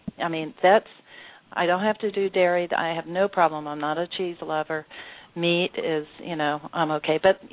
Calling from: Tampa, Florida, United States

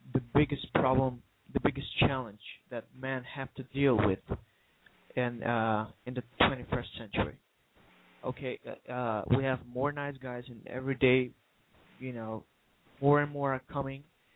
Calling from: North Macedonia; Yeah, I'm calling from Macedonia.

